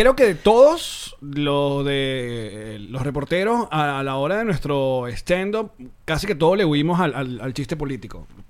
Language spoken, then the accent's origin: Spanish; Venezuela; Y eso todavía a mí me parece gracioso. A mí como venezolano.